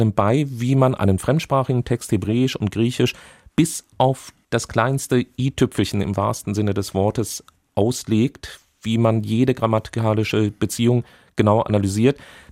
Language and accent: German; Marburg, Hesse, Germany; Mein Vater war Pfarrer in der Elisabethkirche in Marburg, also dem ältesten gotischen Kirchenbau in Deutschland. Das heißt, ich bin als Kind aufgewachsen im Zusammenhang mit einer mittelalterlichen Kirche, die nun inhaltlich evangelisch gefüllt war.